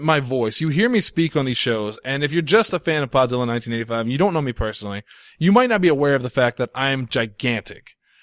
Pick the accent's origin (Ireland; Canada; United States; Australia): Ireland; The Rock, maybe, but I'm not Samoan.